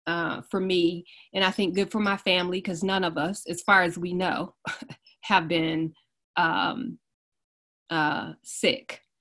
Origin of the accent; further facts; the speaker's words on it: Detroit, Michigan, United States; So I am from Detroit. Detroit is home.